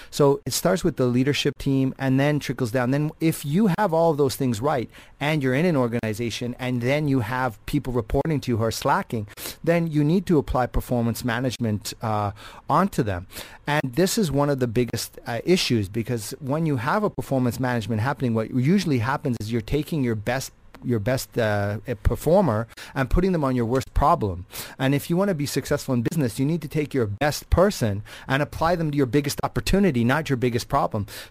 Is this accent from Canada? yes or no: yes; Canada; Yeah, I'm Canadian.